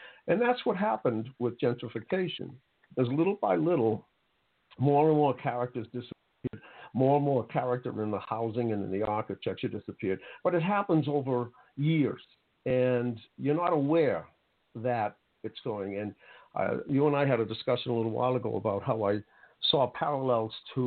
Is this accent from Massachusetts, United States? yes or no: yes; Boston, Massachusetts, United States; And, you know, I grew up in Roxbury. I lived and during my teenage years, all of my life was in South Boston.